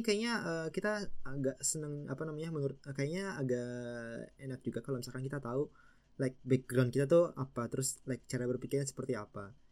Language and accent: Indonesian; Bogor, West Java, Indonesia; moved away as an adult; now in Japan; aku dari Bogor. Terus di Bogor itu like dari SD sampai kuliah itu di Bogor terus gitu. Dan baru ketika S1 ya, S1 tahun kedua itu baru keluar ke Jepang.